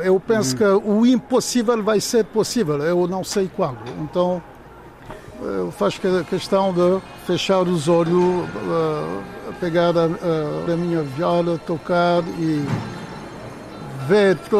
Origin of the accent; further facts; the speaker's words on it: Senegal; born there; Portuguese is a second language; Eu sou do mundo, mas eu sou também do continente africano. Eu nasci no Senegal